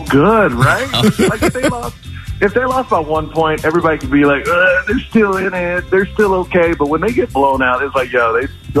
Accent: Houston, Texas, United States; You know I'm from Houston, so it makes it even better when because we hate Dallas.

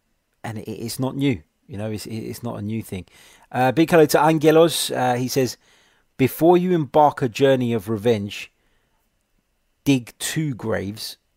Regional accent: London, United Kingdom; My family are from Cyprus, my friend, but I am from London myself, born, raised in London.

